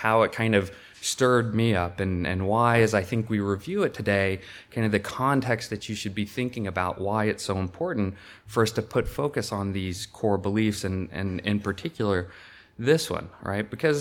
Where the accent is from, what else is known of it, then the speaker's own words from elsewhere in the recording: the South, United States; I'll say for myself growing up in the South, as you drive down the interstate